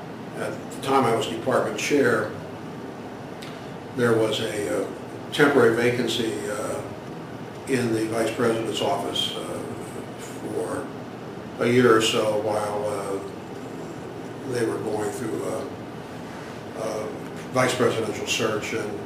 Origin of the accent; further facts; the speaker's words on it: Ohio, United States; born there; Now, I was born in Central Ohio. And lived with my mother and my grandparents on a, I would guess the best term would be truck farm.